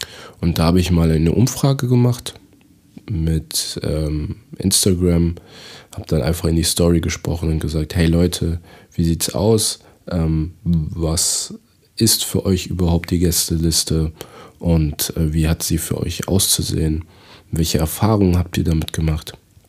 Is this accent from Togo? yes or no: yes; Togo; ich war natürlich auch in Afrika, in meiner Heimat in Togo